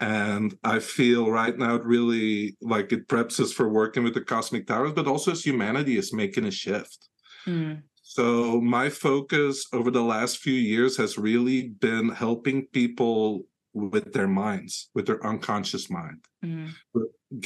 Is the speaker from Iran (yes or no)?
no; Belgium; English is a second language; moved away as an adult; now in United States; I'm originally from Belgium, so I'm an electromechanical engineer, same as the inventor of the tower. And then I moved to the United States 20 years ago.